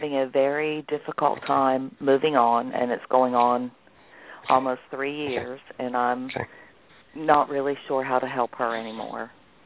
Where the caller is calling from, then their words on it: North Carolina, United States; I'm calling from North Carolina.